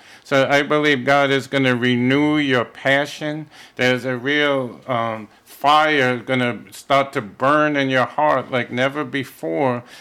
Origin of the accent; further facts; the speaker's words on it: Brooklyn, New York, United States; born there; I was born in Brooklyn.